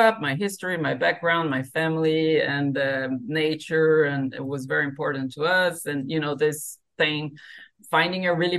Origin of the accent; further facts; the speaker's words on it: São Paulo, Brazil; English is a second language; Well, I grew up in the Atlantic Forest in São Paulo State. We had a little property outside of São Paulo City on the way to the coast.